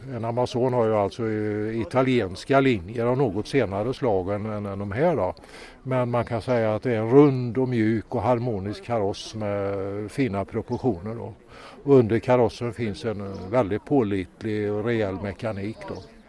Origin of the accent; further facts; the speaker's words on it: Hova, Västra Götaland County, Sweden; Vi är från Hova i Västergötland.